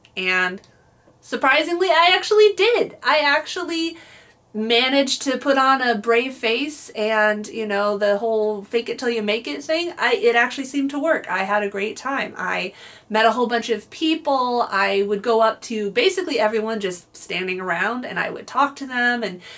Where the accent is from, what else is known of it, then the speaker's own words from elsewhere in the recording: San Diego, California, United States; my big family trip down to my hometown San Diego with the whole family, including my elderly dad.